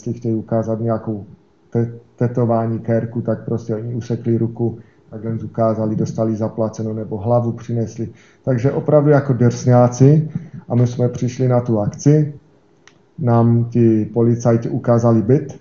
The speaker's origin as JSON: {"language": "Czech", "region": "Moravian-Silesian Region", "country": "Czechia", "tie": "born there", "said": "já jsem se narodil na Slezsku, takže 10 kilometrů do Polska, 10 na Slovensko, vyloženě v tomhle jistém cípu. Takže tam jsem chodil do církve bratrské od mala."}